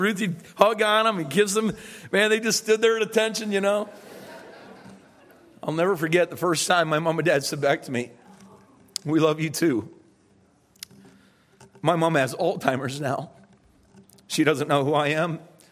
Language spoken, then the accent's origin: English; Canada; I'm Canadian. I'm pretty Canadian. I'm not a typical Canadian today, but I was a very typical Canadian then.